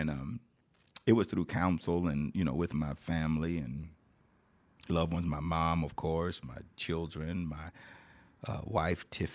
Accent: Blythe, California, United States; I live in the 9th Congressional, have lived there for years, was born and raised in Blythe, California, in Blythe, California, right on the edge of that district.

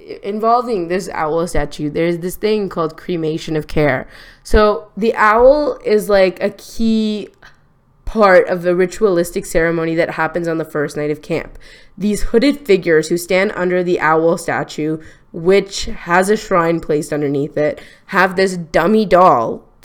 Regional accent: Canada; I almost said prime minister because I'm Canadian.

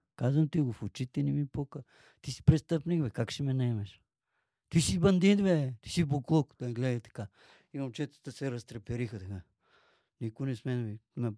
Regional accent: Dolni Okol, Sofia Province, Bulgaria; Аз съм роден и израсъл в Долни и Горни Окол. На 12 км.

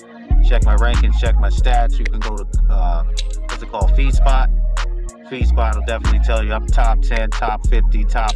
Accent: New York, United States; I'm from New York, so you're going to hear me use a lot of New York terminology and vernacular.

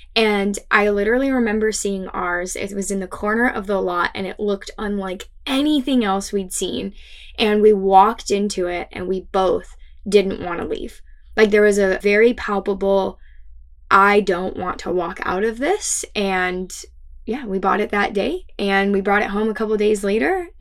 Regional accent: Arizona, United States; moved away as an adult; now in Portland, United States; In essence, we're from Arizona originally, and post-college, we moved to Portland, Oregon to start a new life

